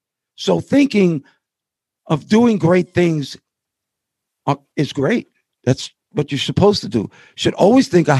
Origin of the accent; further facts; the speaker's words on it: Harlem, New York, United States; growing up in Harlem, being black, we have 2 different languages. We got street talk and we have regular English.